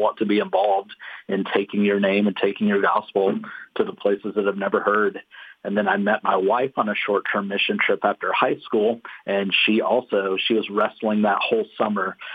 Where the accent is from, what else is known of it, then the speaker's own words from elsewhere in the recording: Alabama, United States; born there; also born or lived in Georgia / Florida / Colorado; I was born in Alabama. We moved a lot between Alabama, Georgia, and Florida when I was younger. Once we got to high school, moved out to Colorado.